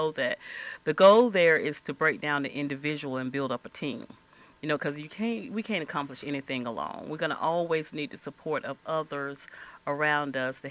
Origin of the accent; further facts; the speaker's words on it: Greenwood, United States; I am from Greenwood. I was in JROTC all through high school, and I really enjoyed it.